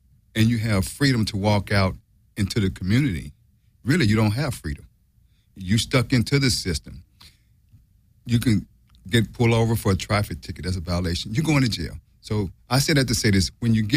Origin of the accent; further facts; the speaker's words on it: Memphis, Tennessee, United States; I'm from Tennessee, Memphis, Tennessee. I grew up in a project.